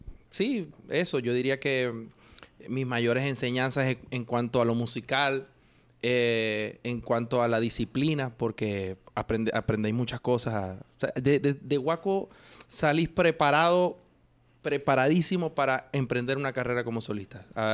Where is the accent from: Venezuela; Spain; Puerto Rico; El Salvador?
Venezuela; Maracaibo, Zulia; Yo soy del sur, del Beverly Hills de Maracaibo.